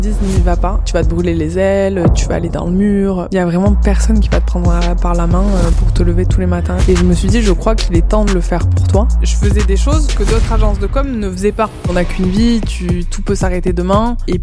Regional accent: Occitanie, France; Je suis originaire du sud de la France, de l'Aveyron, entre Toulouse et Montpellier.

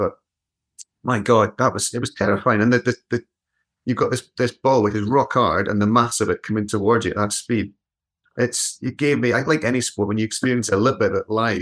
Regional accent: Edinburgh, Scotland, United Kingdom; I was born and raised in Edinburgh

